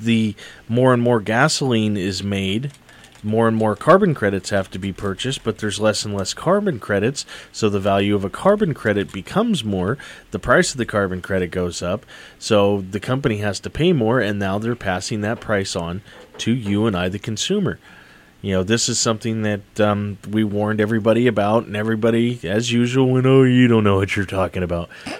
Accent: United States; I'm shaky on my Catholicism, especially especially as an American.

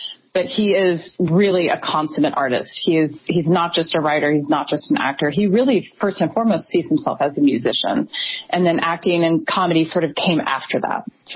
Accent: Portland, Oregon, United States; because I'm from Portland

